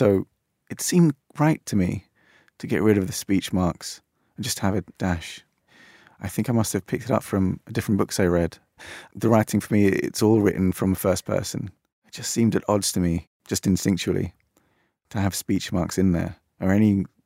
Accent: London, United Kingdom; the experience of growing up in London. London to me is language, it's music.

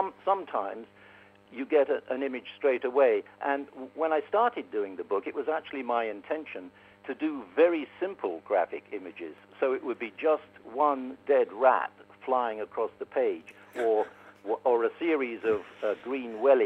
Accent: England, United Kingdom; But I grew up in England with The Goons and with Beyond the Fringe and with Monty Python and people like that.

